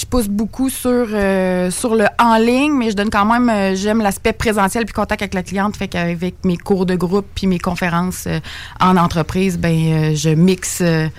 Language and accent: French; Saint-Henri, Quebec, Canada; Moi je viens de Saint-Henri juste à côté, puis il y avait pas de gym.